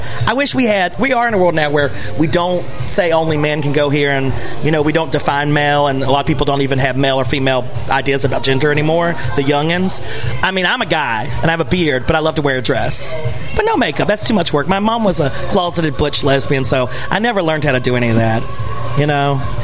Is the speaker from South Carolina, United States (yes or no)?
yes; South Carolina, United States; I mean, I'm from South Carolina.